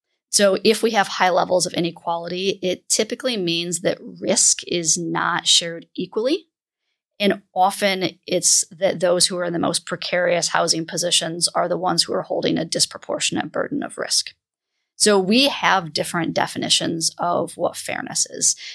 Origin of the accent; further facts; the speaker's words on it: United States; I'm from the United States, and in the US, this narrative is particularly prevalent